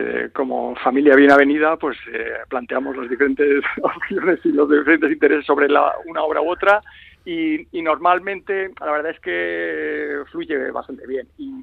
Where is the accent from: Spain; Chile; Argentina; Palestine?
Spain; Bilbao, Basque Country; somos de Bilbao, ¿no?